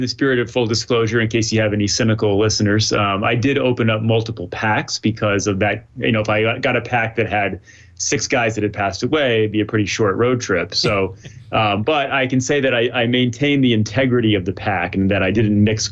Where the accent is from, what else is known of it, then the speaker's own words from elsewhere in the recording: Rhode Island, United States; I grew up in Rhode Island and went down to the local pharmacy with my allowance every week to buy wax packs in the late 80s